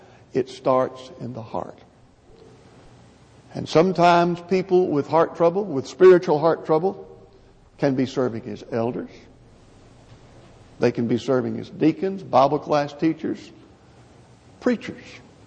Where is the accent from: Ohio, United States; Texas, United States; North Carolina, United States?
Texas, United States; You were raised in Indiana and I was raised in Texas, and I understand everything you're saying.